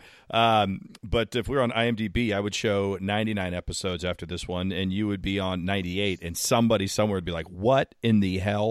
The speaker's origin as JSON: {"language": "English", "region": "West Coast", "country": "United States", "said": "and I'm from the West Coast, we put fences up, man."}